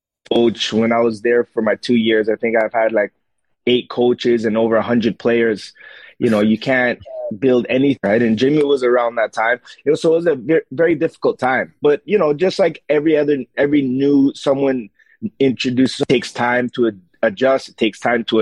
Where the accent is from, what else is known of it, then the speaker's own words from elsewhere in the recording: Toronto, Ontario, Canada; because this is my hometown. I want it to be well represented. I didn't like, you know, playing, you know, when you're hearing other guys in leagues, like, man, Toronto, man, Field Stadium sucks.